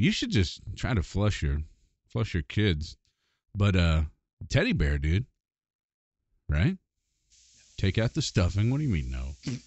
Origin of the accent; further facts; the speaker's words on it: Missouri, United States; I almost said that ain't, and that would really show that I'm from Missouri.